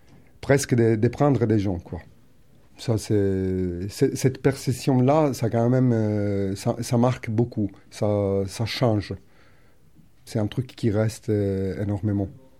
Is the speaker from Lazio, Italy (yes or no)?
no; Palermo, Sicily, Italy; French is a second language; je viens de Palermo